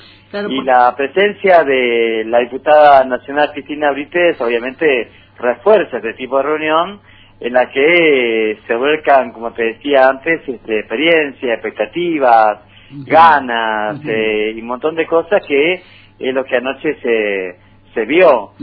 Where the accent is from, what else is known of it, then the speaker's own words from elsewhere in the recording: Puerto Libertad, Misiones, Argentina; yo en mi caso soy de Puerto Libertad